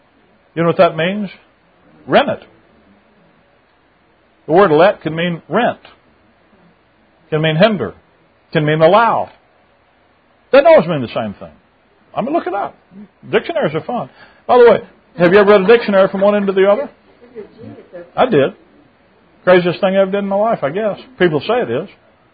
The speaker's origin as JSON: {"language": "English", "region": "the South", "country": "United States", "said": "I can't help being a Southerner."}